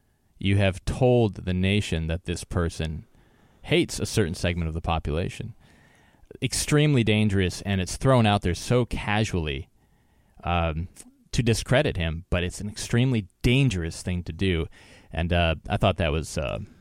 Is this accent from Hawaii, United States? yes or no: no; Wisconsin, United States; from my hometown of or my home state of Wisconsin here